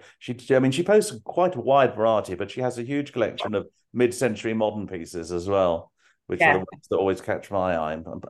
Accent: England, United Kingdom; They already know that I'm English, that it would mean that I need the visa.

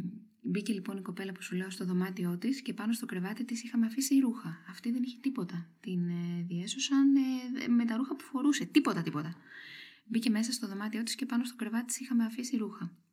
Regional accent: Thessaloniki, Central Macedonia, Greece; born there; Δηλαδή, εγώ σήμερα γεννήθηκα στη Θεσσαλονίκη.

